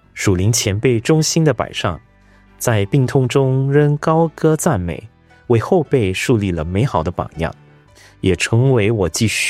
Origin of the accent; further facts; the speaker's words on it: Sarawak, Malaysia; moved away as an adult; also born or lived in Malacca; now in Singapore; 我来自东马萨拉越，是第二代基督徒，也是两个孩子的父亲，一个就读中四，一个就读中一。2007年我从马六甲来到新加坡